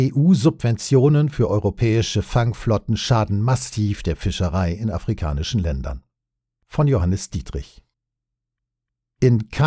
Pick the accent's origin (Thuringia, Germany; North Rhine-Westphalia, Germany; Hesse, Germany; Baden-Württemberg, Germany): Baden-Württemberg, Germany; In meiner Heimat, in Kraichgau, wurden systematisch die vielen Klingen